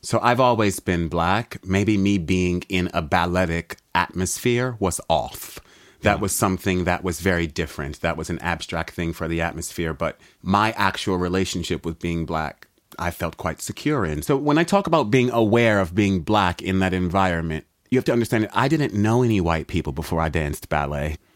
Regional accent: Washington, District of Columbia, United States; I was born in Washington, D.C., so it was where I grew up was probably a 98% black community. So my point of identity was never being black.

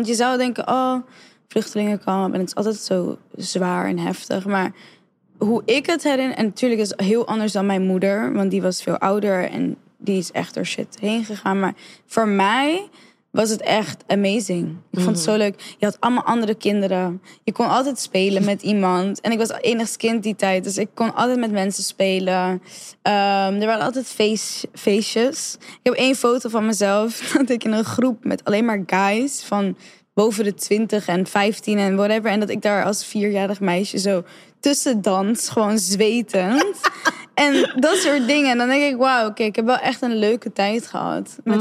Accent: Zandvoort, North Holland, Netherlands; also born or lived in Dordrecht; Maar ik ben uiteindelijk opgegroeid in Zandvoort.

